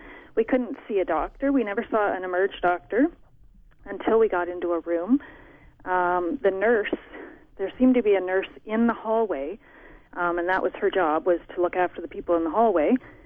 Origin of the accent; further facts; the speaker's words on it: St. Thomas, Ontario, Canada; And I'm from St. Thomas. I've never seen anything like this in my life.